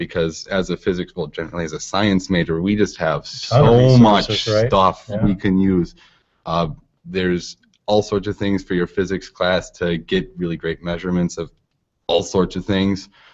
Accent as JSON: {"language": "English", "town": "Cambridge", "region": "Wisconsin", "country": "United States", "said": "I come pretty much from Cambridge, Wisconsin."}